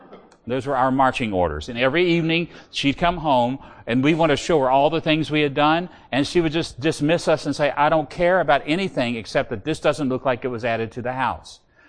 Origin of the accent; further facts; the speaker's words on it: Virginia, United States; My father, I grew up in Virginia.